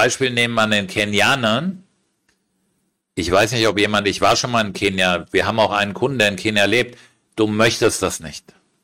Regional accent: Frankfurt, Hesse, Germany; Ich war in Frankfurt, meiner Heimatstadt

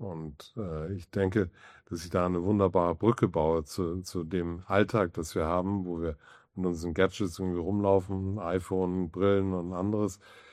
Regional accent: Hamburg, Germany; Deutschland und das in meiner Heimatstadt Hamburg.

